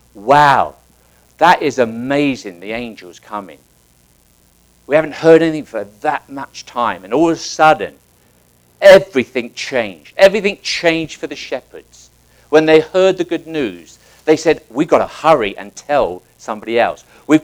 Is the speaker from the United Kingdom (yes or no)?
yes; England, United Kingdom; Now, growing up in England, I've been to a few Anglican churches